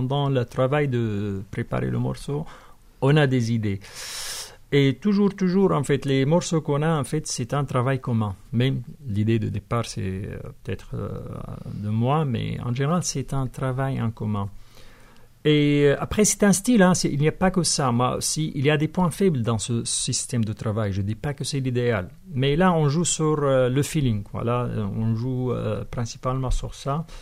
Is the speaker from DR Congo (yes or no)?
no; Syria; Moi, je viens de la Syrie avec ma culture.